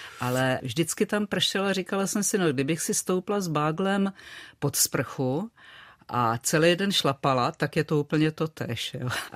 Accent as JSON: {"language": "Czech", "town": "Brno", "region": "South Moravian Region", "country": "Czechia", "said": "i když já jsem z Brna."}